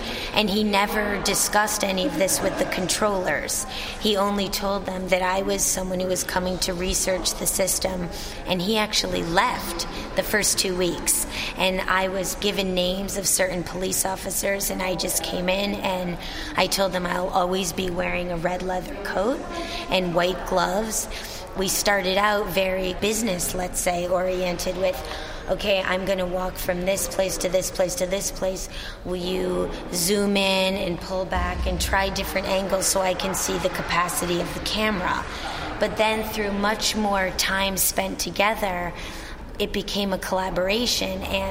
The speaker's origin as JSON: {"language": "English", "country": "United States", "lives_now": "Amsterdam, Netherlands", "said": "Yes, I'm American, but I'm based now in Amsterdam."}